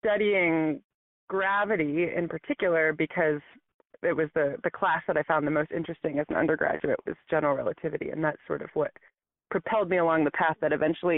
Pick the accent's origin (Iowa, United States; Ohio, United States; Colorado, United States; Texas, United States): Colorado, United States; Boulder; So I grew up in Boulder, Colorado, which is a super techie, sciencey town.